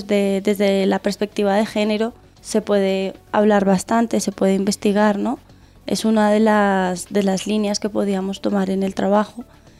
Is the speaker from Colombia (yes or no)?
yes; Bogotá, Colombia; now in Spain; Sí, sí la extraño, pero Bogotá también es mi casa. Yo soy de Bogotá, entonces.